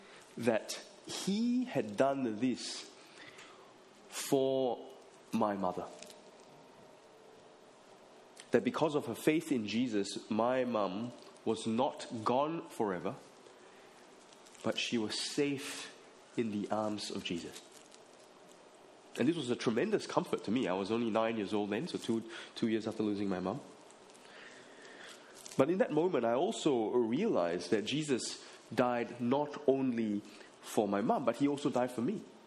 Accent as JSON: {"language": "English", "country": "Malaysia", "tie": "born or raised there", "said": "As I said, I grew up in Malaysia."}